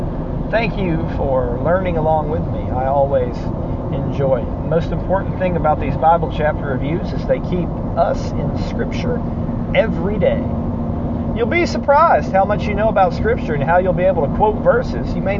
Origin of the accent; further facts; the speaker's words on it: the South, United States; I'm from the South.